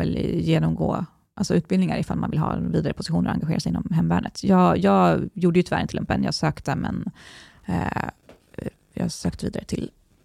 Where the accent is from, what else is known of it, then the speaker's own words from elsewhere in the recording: Västerås, Västmanland County, Sweden; born there; Jag är född i Västerås.